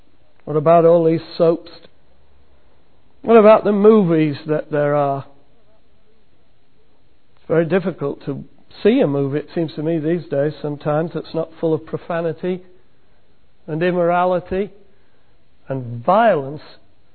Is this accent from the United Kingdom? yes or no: yes; England, United Kingdom; When I was growing up in England, my dad was very, very strict.